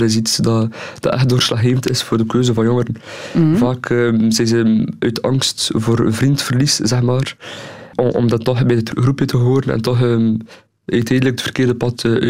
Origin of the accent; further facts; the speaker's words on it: Jette, Brussels, Belgium; born there; Want ik ben geboren in Jette, dat is juist naast Molenbeek.